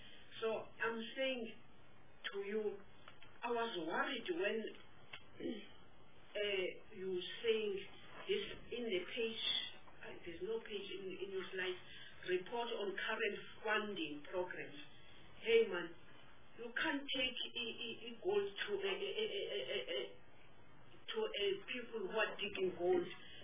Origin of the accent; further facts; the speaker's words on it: Eastern Cape, South Africa; I'm from Eastern Cape